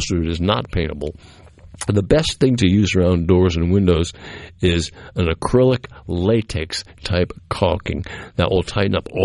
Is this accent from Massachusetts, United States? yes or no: yes; Cape Cod, Massachusetts, United States; I grew up in Cape Cod, and Cape Cod used to be a nice place to be as far as I'm concerned.